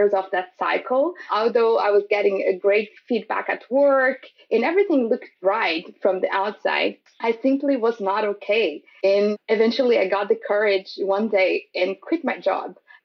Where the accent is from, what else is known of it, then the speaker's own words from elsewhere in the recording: Brazil; English is a second language; Growing up in Brazil, I don't know how you felt, but I felt just a Brazilian.